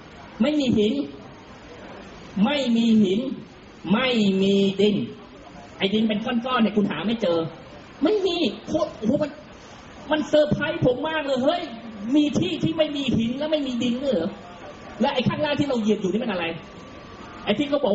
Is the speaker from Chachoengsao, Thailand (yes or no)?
no; Bangkok, Thailand; ผมเป็นลูกคนจีนผมไม่มีญาติพี่น้องอยู่ต่างจังหวัดเลยผมไม่มีโอกาสไปเยี่ยมญาติที่โน่นที่นี่ที่อีสานที่เหนือที่ใต้ที่อะไรไม่เคยไม่มีพ่อผมนั่งเรือมาโผล่ที่กรุงเทพผมก็อยู่กรุงเทพ